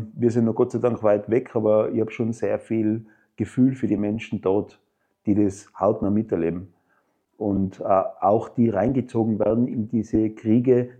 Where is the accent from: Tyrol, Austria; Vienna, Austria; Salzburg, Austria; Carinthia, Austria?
Tyrol, Austria; born there; Ich bin gebürtiger Tiroler, liebe die Berge